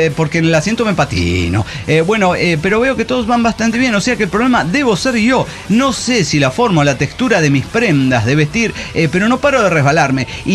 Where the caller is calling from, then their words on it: Guadalajara, Jalisco, Mexico; de Guadalajara, Jalisco, México.